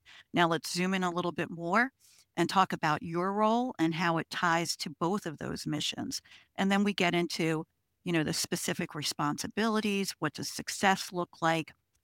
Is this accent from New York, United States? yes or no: yes; Long Island, New York, United States; also born or lived in Pennsylvania; I'm from Long Island originally. I spent most of my career in Pennsylvania because I married a Philly boy. So we went to the suburbs of Philly.